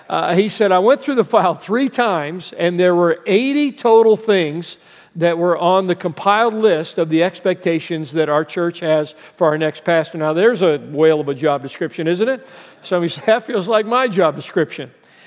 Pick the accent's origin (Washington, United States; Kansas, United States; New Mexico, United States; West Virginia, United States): New Mexico, United States; Albuquerque; now in Colorado, United States; told people I was from New Mexico, they thought I lived in a foreign country, but it is a state just below Colorado where I live now.